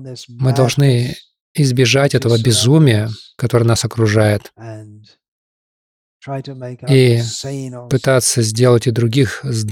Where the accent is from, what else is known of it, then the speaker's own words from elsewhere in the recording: United Kingdom; Я рос в Британии.